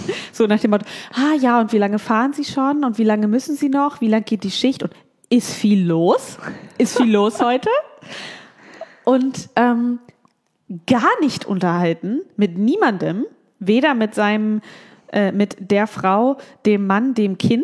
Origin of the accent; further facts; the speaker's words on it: Düsseldorf, North Rhine-Westphalia, Germany; ich bin Düsseldorferin.